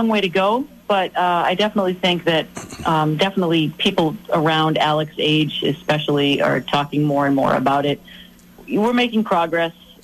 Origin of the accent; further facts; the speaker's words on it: Virginia, United States; Loudoun. We are from Loudoun.